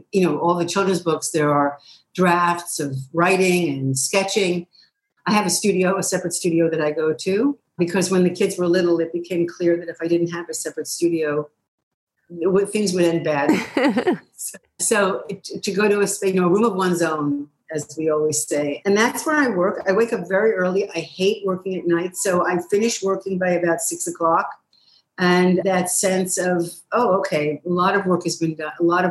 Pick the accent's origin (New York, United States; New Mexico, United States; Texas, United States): New York, United States; New York City; And I grew up in the Bronx and then in New York City